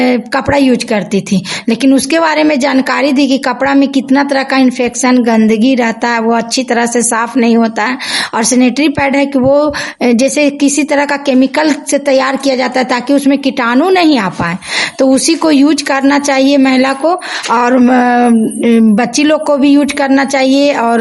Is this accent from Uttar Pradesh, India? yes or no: no; Nagarnausa, Bihar, India; मैं नगर नौसा की रहने वाली हूँ।